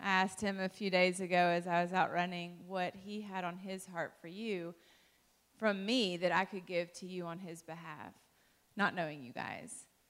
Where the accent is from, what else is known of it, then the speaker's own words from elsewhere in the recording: Dalton, Georgia, United States; I was raised in Dalton, Georgia.